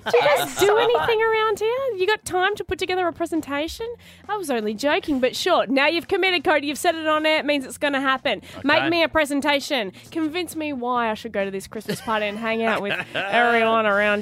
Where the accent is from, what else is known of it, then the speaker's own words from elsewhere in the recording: Melbourne, Victoria, Australia; I'm from Melbourne.